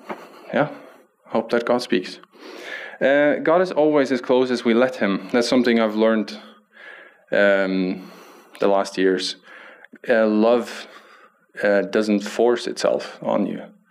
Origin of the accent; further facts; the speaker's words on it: Germany; English is a second language; now in Norway; So I'm speaking English. I hope that's fine. … I'm a German, 23 years old, married to a Norwegian girl from Sogndal.